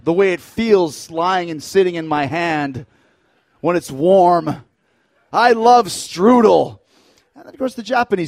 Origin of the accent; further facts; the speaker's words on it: Wales, United Kingdom; accent: Welsh; It's my Welsh accent for you.